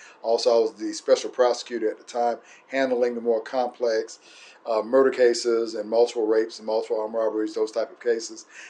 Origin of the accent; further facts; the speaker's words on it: Atlanta, Georgia, United States; I am originally from Atlanta. I grew up in the Kirkwood area, which is in the city of Atlanta, DeKalb County.